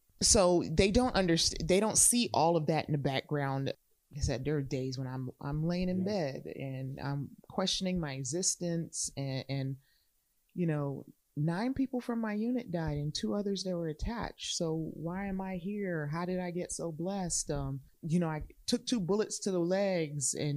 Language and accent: English; El Paso, Texas, United States; Fort Bliss, El Paso is my hometown. It was where my dad retired. I grew up in the area and so forth.